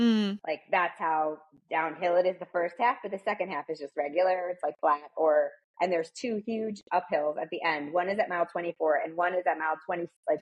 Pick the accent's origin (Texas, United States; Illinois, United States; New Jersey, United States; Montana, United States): New Jersey, United States; also born or lived in New York; I'm from New Jersey, and then I lived in New York when I, I had moved, by the time I did my first New York, I had moved there. I was living in New Jersey, and then moved to New York.